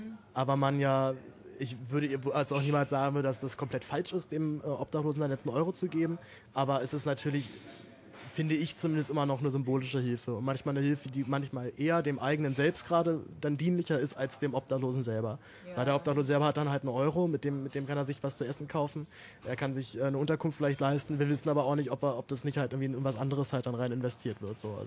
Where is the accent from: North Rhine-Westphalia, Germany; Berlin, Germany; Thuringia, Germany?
Berlin, Germany; Also ich bin in Berlin aufgewachsen.